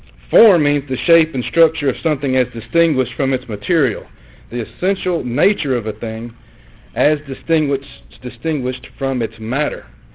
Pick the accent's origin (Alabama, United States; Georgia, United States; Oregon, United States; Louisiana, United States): Alabama, United States; I'm from Alabama, I have to get a dictionary to get the interpretation of words that are already in a definition.